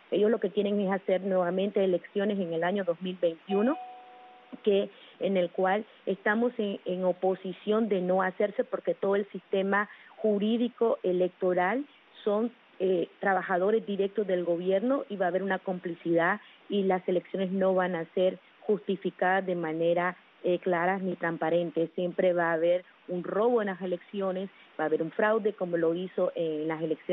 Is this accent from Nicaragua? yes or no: yes; Nicaragua; soy nicaragüense, estadounidense